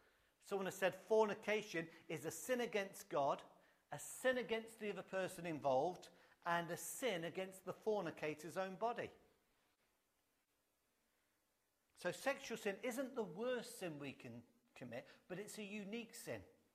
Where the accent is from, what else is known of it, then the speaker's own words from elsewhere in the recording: Coventry, West Midlands, United Kingdom; And I took the kids one day round at Coventry City Centre, my hometown where I grew up